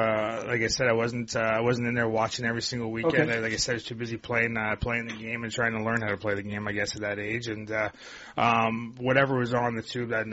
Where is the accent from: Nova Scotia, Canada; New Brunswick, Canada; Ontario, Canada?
Ontario, Canada; Milton; also born or lived in Peterborough; I was born in Peterborough, grew up outside of Toronto, a town called Milton, and then I went back.